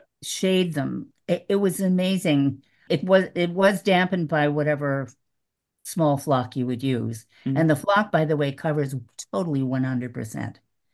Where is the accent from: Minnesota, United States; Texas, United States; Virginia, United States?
Minnesota, United States; I always thought it was because I was from Minnesota.